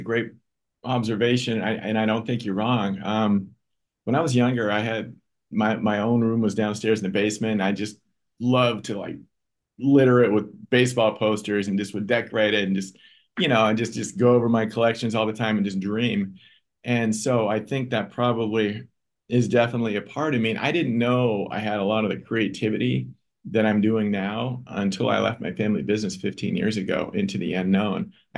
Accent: Oregon, United States; And I'm from Oregon. We didn't have a team.

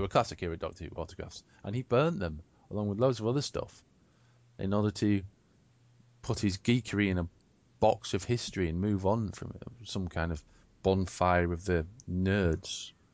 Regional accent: Yorkshire and the Humber, United Kingdom; I can actually do a sort of a posher accent, but I kind of choose not to because I'm a Yorkshireman.

